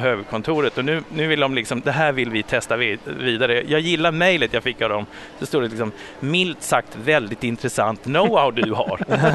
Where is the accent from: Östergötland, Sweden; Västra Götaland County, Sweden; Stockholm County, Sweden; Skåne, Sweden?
Skåne, Sweden; Malmö; Jag är född och uppvuxen i Malmö men det hörs inte.